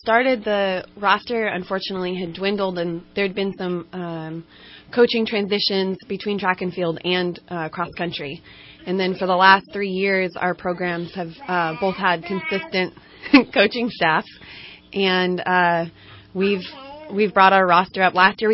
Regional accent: California, United States; I went to Wairika High School, so I'm from the North State

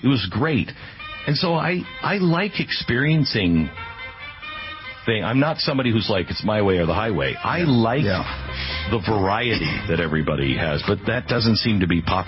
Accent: Seattle, Washington, United States; And so between growing up in Seattle, where everybody was, hey, do your own thing.

